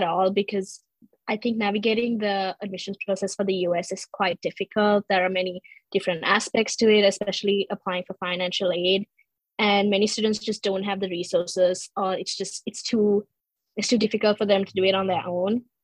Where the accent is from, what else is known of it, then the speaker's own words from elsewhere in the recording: Sri Lanka; now in United States; So as you know, I'm from Sri Lanka, which is approximately more than 8,000 miles away from here.